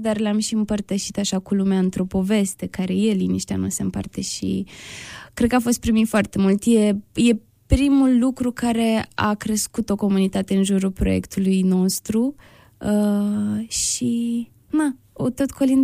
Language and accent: Romanian; Iași, Iași County, Romania; fiindcă sunt din Iași, de aici am plecat, aici e o comunitate foarte, foarte strânsă și sunt oameni pe care mă știu de micuță